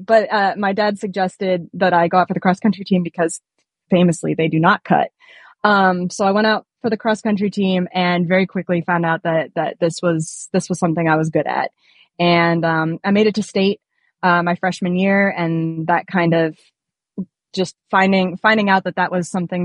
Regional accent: Akron, Ohio, United States; So I'm originally from Akron, Ohio, home of LeBron James. And I actually went to his rival Catholic high school.

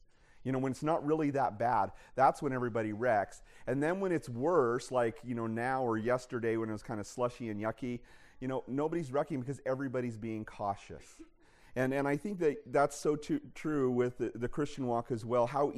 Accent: Pocatello, Idaho, United States; I feel a little bit more home driving on these slick roads because I'm from Frosty Pocatello.

